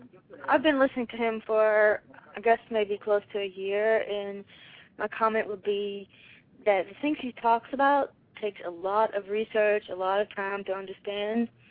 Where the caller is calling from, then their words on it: Virginia, United States; I'm from Southwest Virginia.